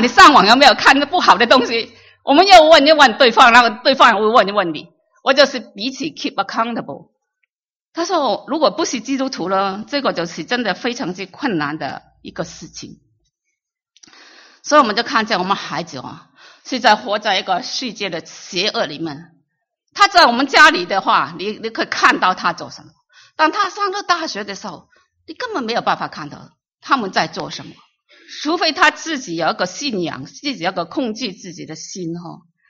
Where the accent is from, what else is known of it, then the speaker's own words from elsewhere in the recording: Guangdong, China; 我们广东人去饮茶去吃东西，吃 hamburger 一样，